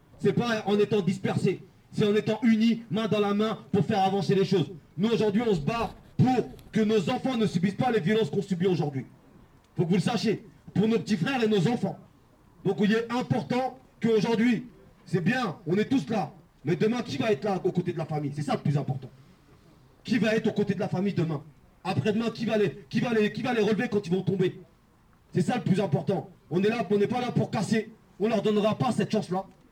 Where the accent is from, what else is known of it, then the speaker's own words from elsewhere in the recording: Champs-sur-Marne, Île-de-France, France; moi, je suis originaire de Champs-sur-Marne.